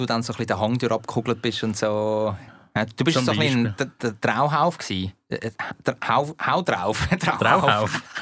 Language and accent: German; Zurich, Switzerland; also born or lived in Germany; Ich bin ja im Deutschen aufgewachsen, 6 Jahre, bevor ich da in die Schweiz auf Zürich gekommen bin.